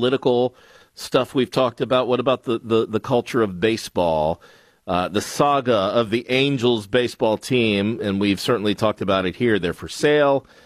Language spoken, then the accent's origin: English; Indiana, United States; also born or lived in Alabama; I grew up in Indiana and Alabama.